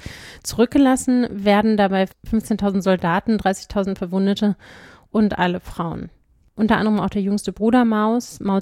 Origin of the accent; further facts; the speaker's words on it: Berlin, Germany; born there; now in Weimar, Germany; gebürtige Berlinerin, sende allerdings inzwischen nicht mehr aus Berlin, sondern aus Weimar.